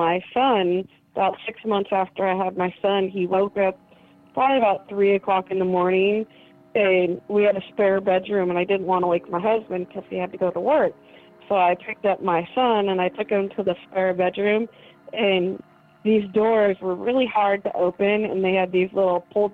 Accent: California, United States; I'm from North Carolina, originally from California.

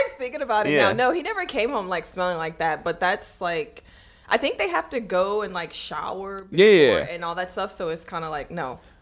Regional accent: Baton Rouge, Louisiana, United States; From Baton Rouge, Louisiana.

